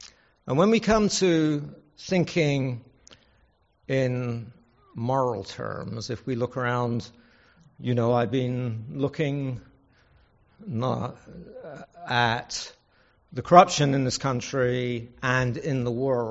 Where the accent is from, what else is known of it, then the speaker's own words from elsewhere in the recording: England, United Kingdom; now in United States; Well, I come from England. England's 25 years ahead of America in decline, or it was at that point.